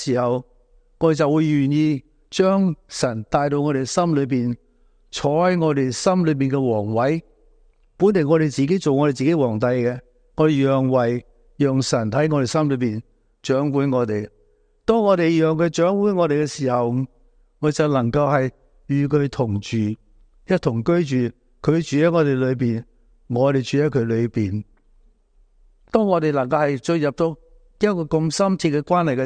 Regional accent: China; 神赐给我们永生，我们中国人就是追求什么？长命啊，长命啊。

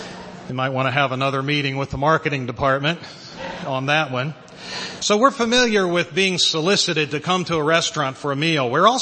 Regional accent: Midwest, United States; also born or lived in Harleysville; now in Lancaster County, United States; As Terry said, we are originally from the Midwest, for the last 20 years previous to moving here to Lancaster County 2 years ago, we lived in Harleysville, Pennsylvania

